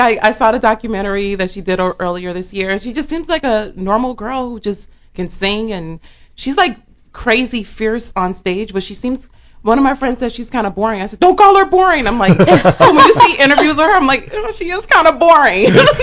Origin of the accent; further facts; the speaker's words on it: Chicago, Illinois, United States; I'm from Chicago.